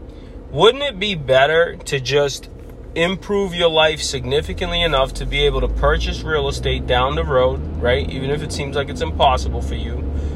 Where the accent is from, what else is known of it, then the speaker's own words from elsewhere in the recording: United States; And then growing up in America, I basically got to see welfare and food stamps and kind of being broke, right?